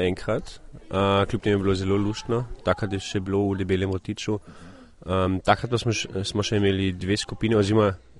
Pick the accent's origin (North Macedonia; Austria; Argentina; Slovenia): Austria; Carinthia; avstrijske Koroške, tudi govorim nemško